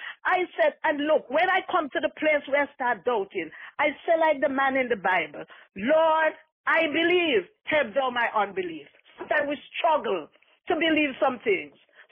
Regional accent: St. John's, Saint John, Antigua & Barbuda; I am from the Caribbean in Antigua, St. John's, Antigua. It is one of the largest island in the Leeward Island. It's 108 square miles, and we have 365 beaches with white and pink sand.

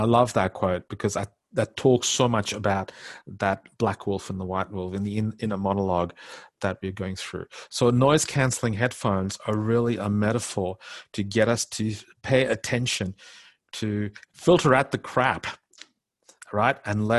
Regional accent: India; accent: Indian; One is I had to lose my Indian accent really quick.

